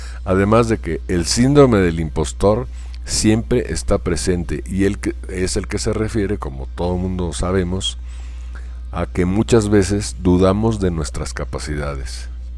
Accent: Mexico; Porque en verdad así somos los mexicanos

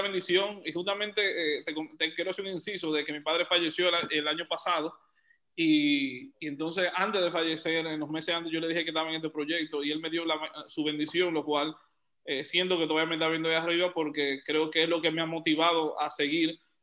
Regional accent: Dominican Republic; soy dominicano, vivo en Santo Domingo.

